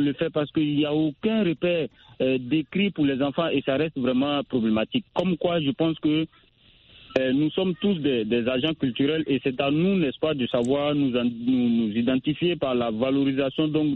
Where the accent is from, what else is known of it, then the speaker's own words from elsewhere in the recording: Burkina Faso; first language Mooré; French is a second language; je parle ma langue maternelle, c'est-à-dire le moré, mais aussi la langue malinké, celle de mon épouse, ainsi que de la lignée de ma mère